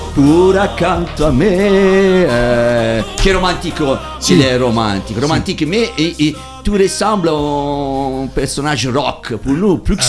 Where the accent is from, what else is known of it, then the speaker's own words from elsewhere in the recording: Italy; nous, on est italien